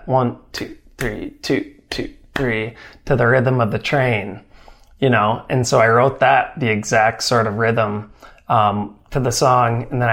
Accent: Wisconsin, United States; my love of my home state of Wisconsin

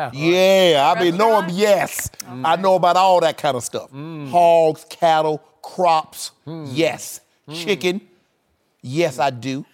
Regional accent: the South, United States; I mean, I'm from the South.

